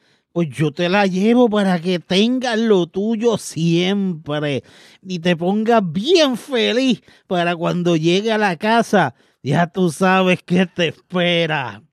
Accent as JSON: {"language": "Spanish", "town": "Río Piedras", "region": "San Juan", "country": "Puerto Rico", "tie": "born or raised there", "also_born_or_lived": "New York", "said": "seré New Yorican, pero yo me crié en Río Piedras, May, en el área metro."}